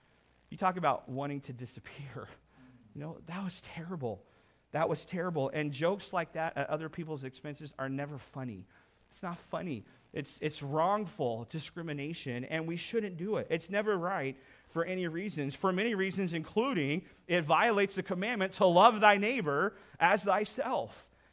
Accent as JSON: {"language": "English", "region": "Oklahoma", "country": "United States", "tie": "born or raised there", "moved": "yes", "lives_now": "Canada", "said": "I was raised in Oklahoma in the United States. Anybody here raised in Oklahoma in the United States?"}